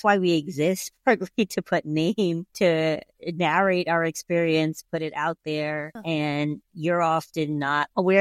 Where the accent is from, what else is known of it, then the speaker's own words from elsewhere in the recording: New York, United States; You know, I'm from New York and kind of coming from that atmosphere and challenging some of the internal racism and assimilation that I grew up with, and coming here.